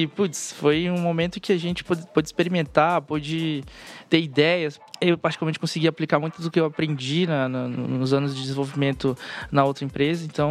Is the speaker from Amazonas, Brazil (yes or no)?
yes; Amazonas, Brazil; Então, sou natural do Amazonas